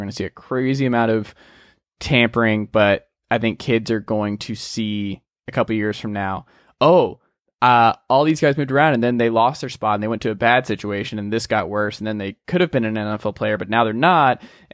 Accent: Atlanta, Georgia, United States; is it just because we're from Atlanta that I don't mind it?

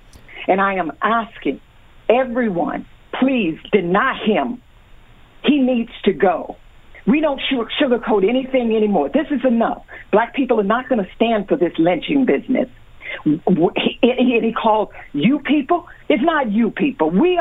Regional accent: Selma, Alabama, United States; I was born and raised in Selma, Alabama. I know what lynchings are and how they were performed.

